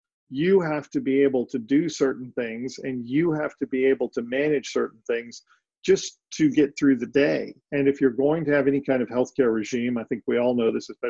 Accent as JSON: {"language": "English", "region": "Texas", "country": "United States", "said": "now I'm from East Texas, so I want to know, when you hear this accent that I'm going to do, that it's authentic."}